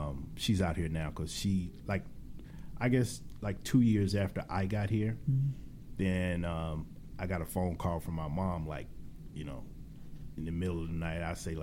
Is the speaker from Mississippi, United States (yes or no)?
yes; Mississippi, United States; in those times, growing up in Mississippi, you kind of see Mississippi as a state with a ceiling on it.